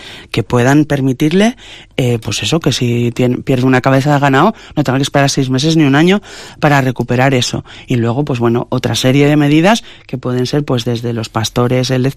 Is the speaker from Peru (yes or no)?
no; Cantabria, Spain; infraestructuras para realmente que las personas que vivimos en Cantabria vivamos mejor. Yo amo mi tierra